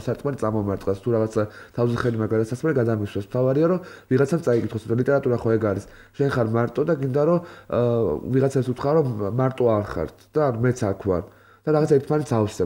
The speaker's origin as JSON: {"language": "Georgian", "town": "Batumi", "region": "Adjara", "country": "Georgia", "tie": "born or raised there", "moved": "as an adult", "lives_now": "Tbilisi, Georgia", "said": "მე დავიბადე და გავიზარდა ბათუმში, 18 წელი ვიცხოვრე ბათუმში და 18 წელს ჩამოვედი თბილისში."}